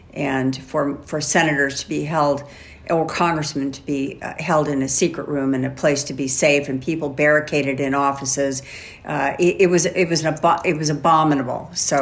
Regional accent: United States; And as an American, I do too.

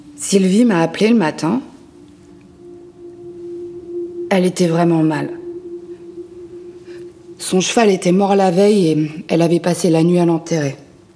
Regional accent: Bordeaux, Nouvelle-Aquitaine, France; born there; j'ai 35 ans, je suis née à Bordeaux et j'habite à Argeval aussi.

